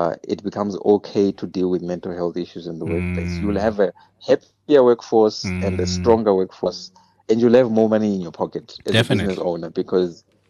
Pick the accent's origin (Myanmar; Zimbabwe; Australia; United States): Zimbabwe; Zimbabwean, born and bred in Zim.